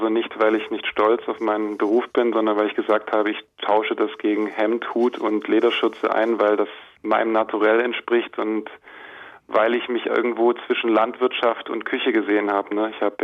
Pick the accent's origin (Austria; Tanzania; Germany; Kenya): Kenya; Mombasa, Mombasa County; Ich bin hier an einem anderen See, sage ich jetzt mal, am offenen Meer aufgewachsen in Mombasa, Kenia.